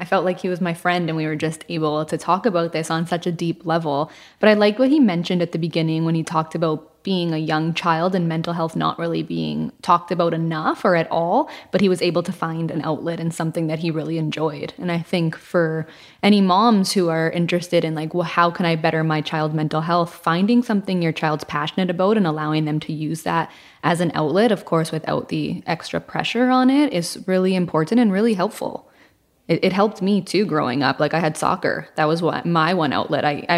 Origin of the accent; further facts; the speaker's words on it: Toronto, Ontario, Canada; I am from Toronto